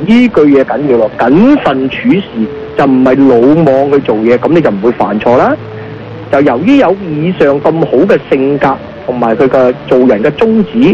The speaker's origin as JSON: {"language": "Cantonese", "region": "Guangdong", "country": "China", "said": "咁大家我哋廣東人最唔係 understand 喎"}